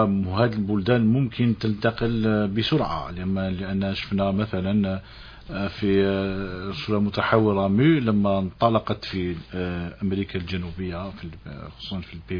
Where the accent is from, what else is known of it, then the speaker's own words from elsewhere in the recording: Algeria; احنا عندنا في الجزائر 97% من الفيروسات اللي راهي تمشي هي الدلتا